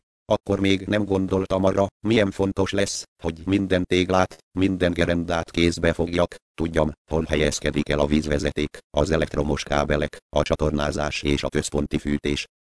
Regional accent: Szeged, Csongrád-Csanád, Hungary; born or raised there; also born or lived in Pécs / Kassa

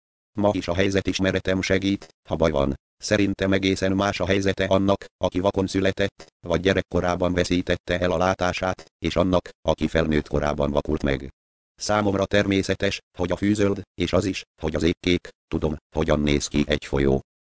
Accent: Szeged, Csongrád-Csanád, Hungary; born or raised there; also born or lived in Pécs / Kassa

